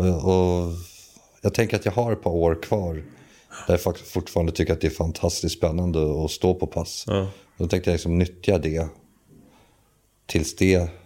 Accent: Stockholm, Stockholm County, Sweden; Jag är uppväxt på Söder liksom i betongen där vi lekte bland bilar och klättrade på hustak och inte ut i naturen så mycket.

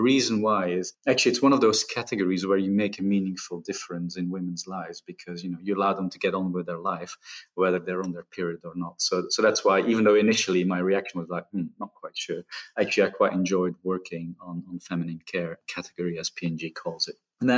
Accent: Ghent, Flanders, Belgium; first language Dutch; English is a second language; moved away; my mother tongue is actually Dutch, so that's where the funny accent comes from, although I haven't lived in Belgium probably for the now, what, 15, 16 years now.

